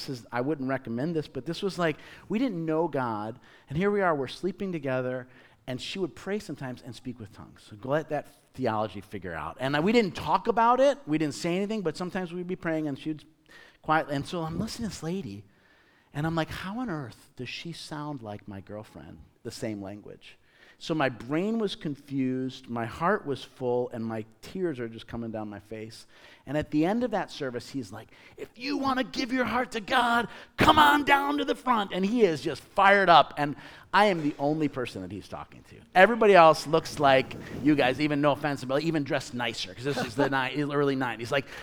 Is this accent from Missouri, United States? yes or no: no; Chicago, Illinois, United States; first language Italian; English is a second language; And I grew up speaking Italian. It was my first language, but in Chicago. So I grew up, here, both languages.